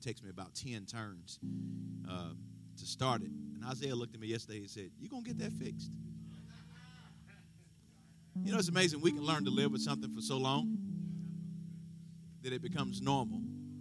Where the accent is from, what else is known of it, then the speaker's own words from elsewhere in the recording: Shelbyville, Tennessee, United States; also born or lived in Chattanooga / Philadelphia / Nashville; now in Murfreesboro, United States; But I grew up in Shelbyville, went to school in Chattanooga, lived in Philadelphia for a while, lived in Nashville, now live back here in Murfreesboro.